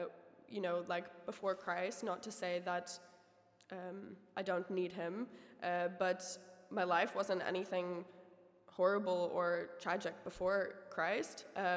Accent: United States; born or raised there; moved away as an adult; now in Netherlands

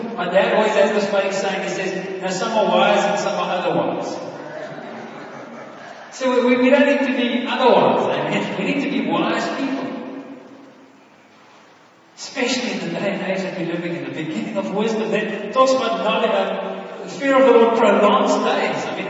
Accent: Ecuador; But I'm so thankful that I grew up in Ecuador

